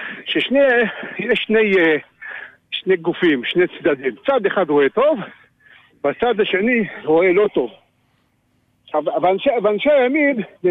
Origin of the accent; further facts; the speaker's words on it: Shoham, Central District, Israel; אני משוהם.